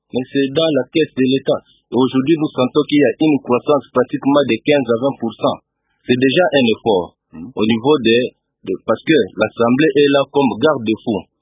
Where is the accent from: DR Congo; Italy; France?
DR Congo; je suis congolais